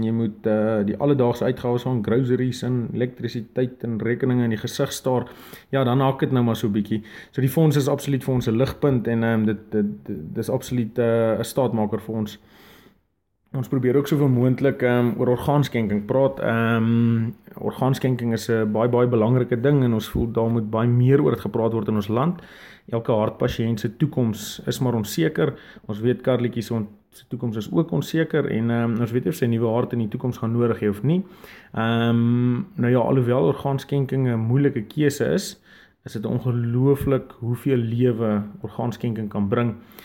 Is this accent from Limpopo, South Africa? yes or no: no; Kuruman, Northern Cape, South Africa; Ons is van Kroeman in die Kalahari af.